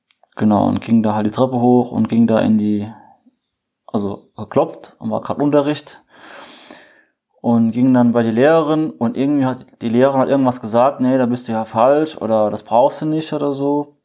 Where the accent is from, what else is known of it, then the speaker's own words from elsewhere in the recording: Germany; Ja, ich bin halt in Deutschland aufgewachsen, ging halt ganz klassisch zum Kindergarten und zur Grundschule etc.